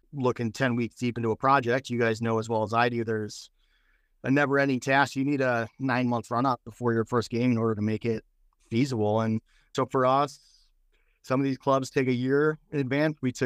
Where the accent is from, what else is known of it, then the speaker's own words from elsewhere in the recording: Cary, Illinois, United States; born and raised in Chicagoland, North Fox Valley, and started coaching at a young age.